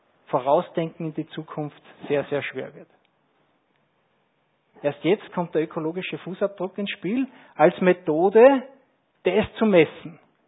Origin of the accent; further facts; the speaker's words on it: Kleinreifling, Upper Austria, Austria; oder von mir aus in Kleinreifling, wenn ich sitze in meinem Heimatort